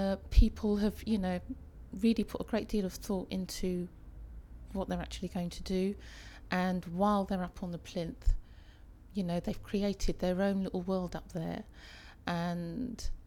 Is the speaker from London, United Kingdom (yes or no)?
yes; Wembley, London, United Kingdom; I'm 43 years old and I'm from Wembley in Middlesex.